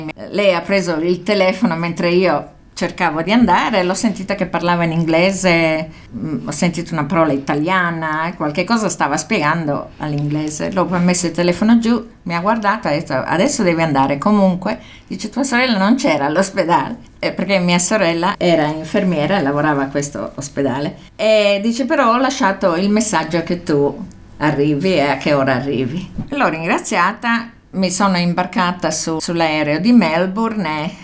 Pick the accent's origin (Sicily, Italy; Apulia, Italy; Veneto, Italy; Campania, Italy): Campania, Italy; Naples; sono napoletana, siamo a Napoli.